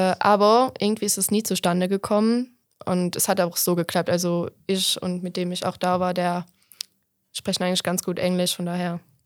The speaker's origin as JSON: {"language": "German", "town": "Weywertz", "region": "Wallonia", "country": "Belgium", "said": "Ich komme auch aus Weiwurz und ich gehe auch auf der BIP zur Schule, also in Büllingen."}